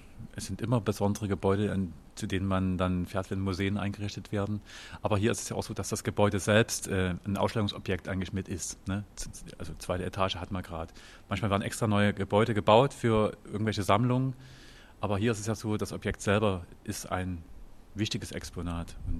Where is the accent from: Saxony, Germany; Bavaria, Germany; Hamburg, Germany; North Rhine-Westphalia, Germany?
Saxony, Germany; Dresden; also born or lived in Radebeul; Nee, ich bin in Dresden aufgewachsen, bin in Radebeul geboren.